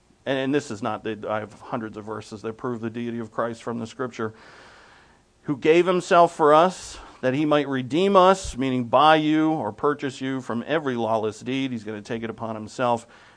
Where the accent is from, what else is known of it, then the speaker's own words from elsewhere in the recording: New England, United States; accent: New England; we conclude that we're so wicked smart, if I may use my New England accent.